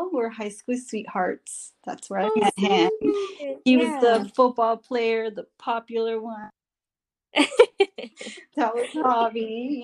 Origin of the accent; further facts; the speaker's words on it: San Fernando Valley, California, United States; So, you know, I'm from the San Fernando Valley, of course. Uh-huh. I was raised and born there.